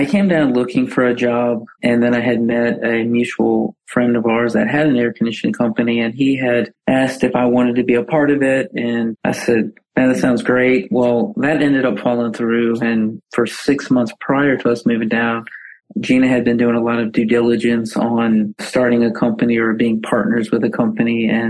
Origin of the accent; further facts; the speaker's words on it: New Orleans, Louisiana, United States; also born or lived in New York; now in Gainesville, United States; We're originally from New Orleans, both of us, believe it or not. And we made it over to Gainesville.